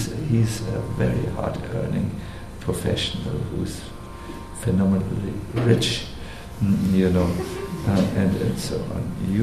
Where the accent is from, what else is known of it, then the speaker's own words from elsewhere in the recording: Germany; English is a second language; I am from Germany.